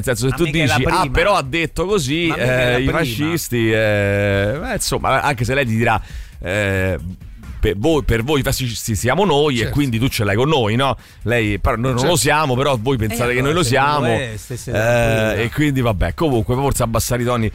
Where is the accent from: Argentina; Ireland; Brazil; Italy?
Italy; Apulia; anche io sono un pugliese cafone